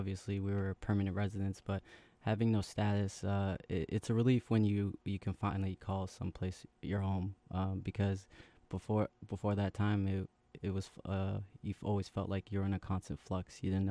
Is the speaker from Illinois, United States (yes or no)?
no; Biddeford, Maine, United States; also born or lived in Somalia; growing up in Biddeford, it's quite the experience. I'm aware that I'm from Somalia, but in Biddeford, it's not really that diverse. So I was seen as African American.